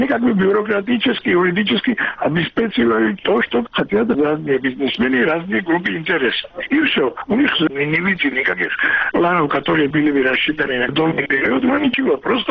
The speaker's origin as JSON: {"language": "Russian", "country": "Georgia", "said": "поскольку я и Грузин"}